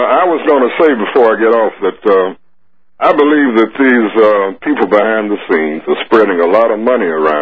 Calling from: Richland Park, Illinois, United States; Good morning. I'm Richland Park, Illinois.

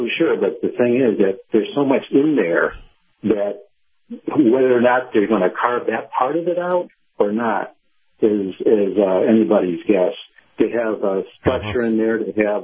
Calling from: Clearwater, Florida, United States; Hey, Captain … in Clearwater.

